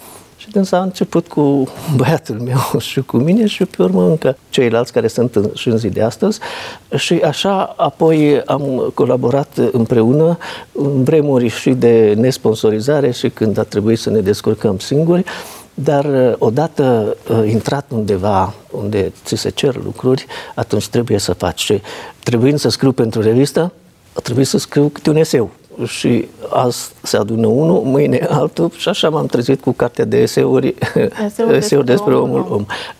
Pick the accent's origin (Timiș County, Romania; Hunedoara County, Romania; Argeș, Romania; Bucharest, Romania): Hunedoara County, Romania; Petroșani; moved away as an adult; am plecat din Petroșani abia la sfârșitul facultății, la repartiție.